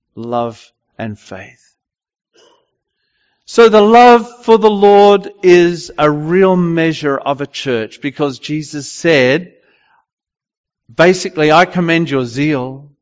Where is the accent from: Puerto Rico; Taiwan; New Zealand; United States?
New Zealand; I was from New Zealand, went there.